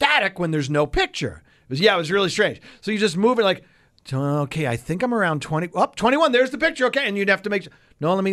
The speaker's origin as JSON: {"language": "English", "region": "New York", "country": "United States", "tie": "born or raised there", "said": "I grew up in New York. We had 2, 4, 5, 7, 9, 11, 13."}